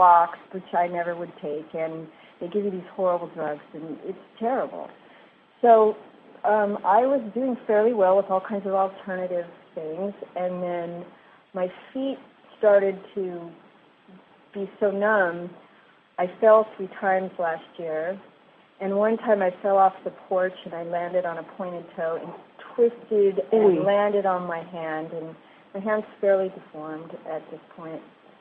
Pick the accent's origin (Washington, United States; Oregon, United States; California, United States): California, United States; Long Beach; Long Beach, California.